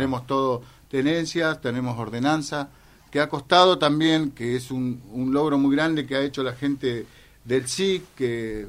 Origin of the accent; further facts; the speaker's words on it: Zapala, Neuquén, Argentina; yo me fui muy chico de Zapala, me fui a trabajar a Neuquén y volví hace 6 años de vuelta a mi pueblo